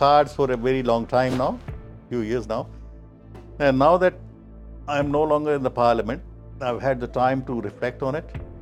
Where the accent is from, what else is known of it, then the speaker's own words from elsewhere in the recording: Navi Mumbai, Maharashtra, India; I come from Navi Mumbai.